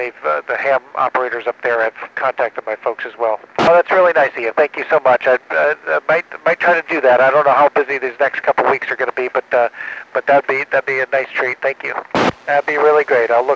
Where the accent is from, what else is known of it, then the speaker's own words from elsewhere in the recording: Binghamton, New York, United States; born there; that's exactly where I was born in Binghamton, and my mom and dad lived to the east of there in a little town called Windsor, not too far to the east, heading towards the Catskills